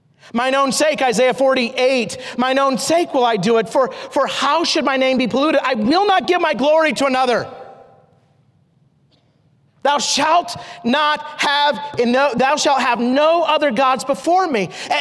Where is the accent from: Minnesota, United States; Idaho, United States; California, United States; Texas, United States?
Idaho, United States; I grew up in Idaho.